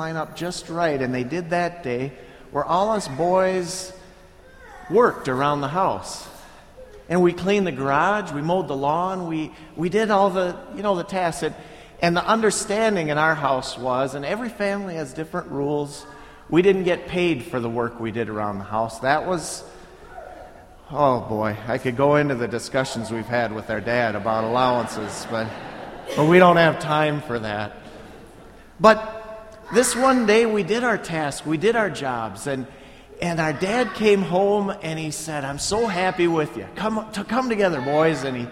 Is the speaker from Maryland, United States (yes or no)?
no; Austin, Minnesota, United States; when I grew up in southern Minnesota, I grew up in Austin, and there were seven of us kids in the family.